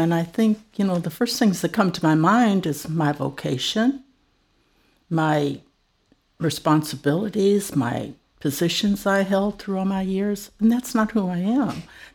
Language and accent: English; Chicago, Illinois, United States; No, I grew up in Chicago.